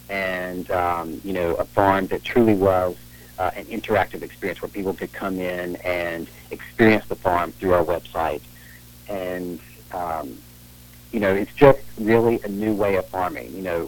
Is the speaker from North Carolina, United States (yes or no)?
yes; North Carolina, United States; We both grew up in very rural areas. Josh grew up in Wisconsin, and I grew up in North Carolina.